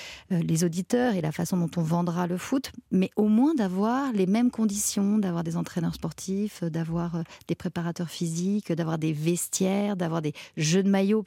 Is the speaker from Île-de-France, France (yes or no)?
yes; Paris, Île-de-France, France; je suis parisienne.